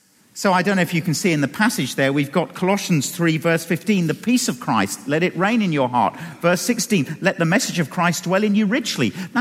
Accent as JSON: {"language": "English", "region": "England", "country": "United Kingdom", "said": "we're classically English. The English do this."}